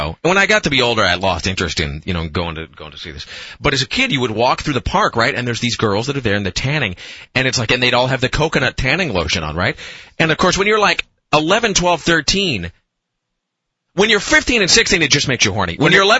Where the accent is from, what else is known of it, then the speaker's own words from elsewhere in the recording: Kennewick, Washington, United States; Because I grew up in Kennewick, which is, you know, there's nothing in Kennewick but Columbia Park, which is where they have these hydroplane races.